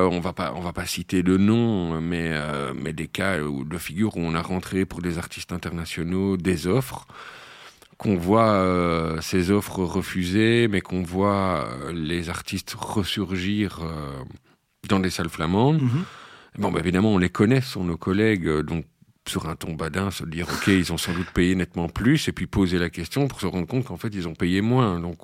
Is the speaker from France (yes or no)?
no; Charleroi, Wallonia, Belgium; on va pas, en tant que Carolo, pouvoir réellement concurrencer Anvers ou Gand.